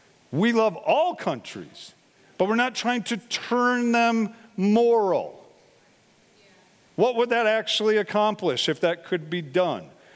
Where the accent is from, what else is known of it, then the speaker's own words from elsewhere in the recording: United States; I love living here. I love being an American. I love the freedoms that we have.